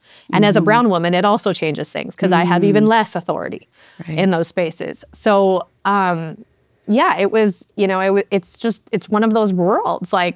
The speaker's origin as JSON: {"language": "English", "region": "Saskatchewan", "country": "Canada", "tie": "born or raised there", "said": "Like I grew up in the prairies. I grew up in Saskatchewan."}